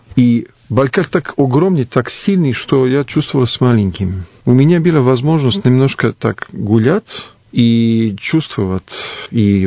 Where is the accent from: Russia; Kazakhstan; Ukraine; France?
France; Paris, Île-de-France; Russian is a second language; moved away as an adult; now in Serbia; Знаете, я родился в Париже, я там жил больше 32 лет. Потом приехал в Сербию во время бомбардировки